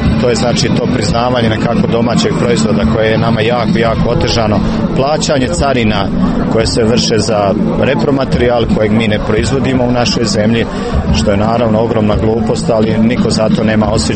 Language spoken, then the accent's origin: Bosnian; Bihać, Federation of Bosnia and Herzegovina, Bosnia & Herzegovina; recimo evo ja sam iz Bihaća, vrlo se teško preseliti u Goražde